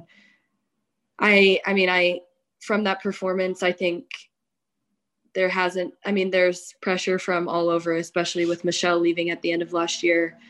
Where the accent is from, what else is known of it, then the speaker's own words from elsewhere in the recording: Dallas, Texas, United States; now in Louisville, United States; I'm from Dallas, so a much bigger city, and I actually really enjoy being in Louisville.